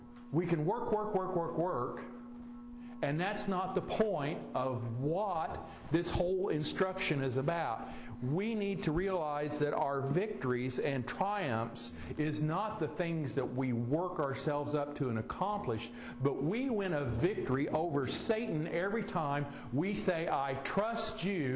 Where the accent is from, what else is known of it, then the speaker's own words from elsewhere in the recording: Noble, Illinois, United States; I come from Noble, therefore I'm a Nobelite.